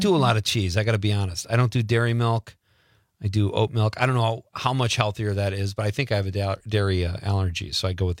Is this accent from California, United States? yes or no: no; Chicago, Illinois, United States; now in Wisconsin, United States; We moved to northern Wisconsin from Chicago in the city to this rural little town